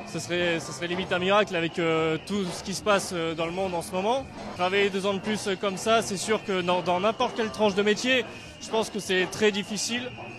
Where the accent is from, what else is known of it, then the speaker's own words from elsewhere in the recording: Périgueux, Nouvelle-Aquitaine, France; born there; also born or lived in La Bachellerie; j'ai 27 ans. J'habite à Périgueux, je suis né à Périgueux. J'ai longtemps vécu à la Bachellerie ou vers Pérignac. Puis là maintenant ça fait 6-7 ans que j'habite à Périgueux.